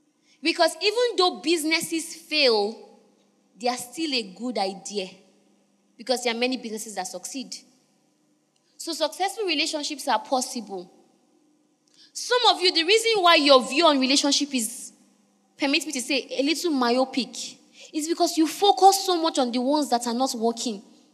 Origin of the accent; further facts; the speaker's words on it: Niger Delta, Nigeria; And I'm from Niger Delta.